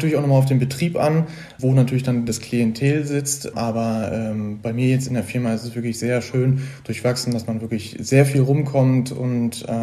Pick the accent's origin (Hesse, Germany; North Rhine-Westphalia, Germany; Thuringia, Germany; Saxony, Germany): North Rhine-Westphalia, Germany; Brilon; born there; now in Kreuztal, Germany; bin für meine Ausbildung dann erst vor knapp 2 Jahren hier hingezogen. Das heißt, ich bin gebürtig aus Brilon, das ist im Hofsauerlandkreis